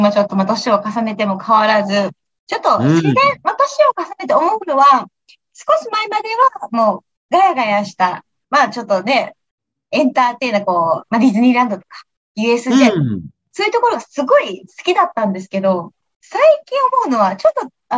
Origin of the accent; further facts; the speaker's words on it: Okinawa, Japan; 私沖縄在住、沖縄出身なんですけど